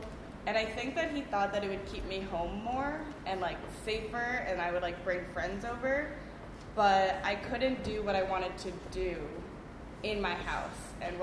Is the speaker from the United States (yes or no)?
yes; New York, United States; I was raised in Westchester, which is upstate to a lot of y'all. It's like, it's like literally a half an hour away